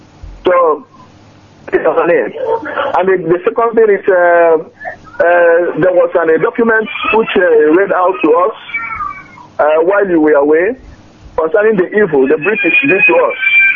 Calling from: Netherlands; And I am calling from the Netherlands.

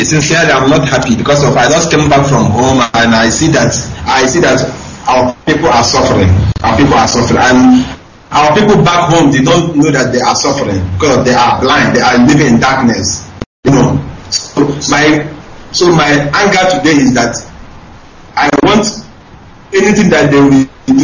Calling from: Mumbai, Maharashtra, India; I'm calling from Mumbai, India.

